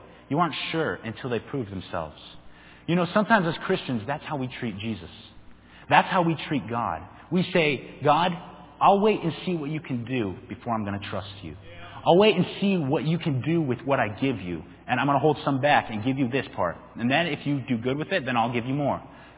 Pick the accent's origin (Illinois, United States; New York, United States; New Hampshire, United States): New Hampshire, United States; Now, I know I'm from New Hampshire and everything